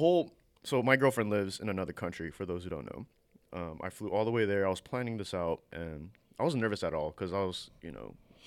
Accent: United States; born there; because, you know, I was born in America, so they didn't really expect me to be really traditional.

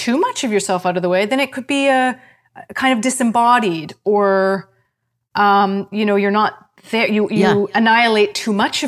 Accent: Canada; I'm a Canadian. I'm a Canadian, true and true.

